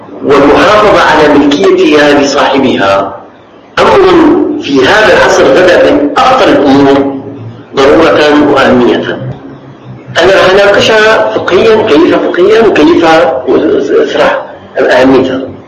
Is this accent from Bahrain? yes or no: no; Damascus, Damascus Governorate, Syria; عندنا في سوريا في دمشق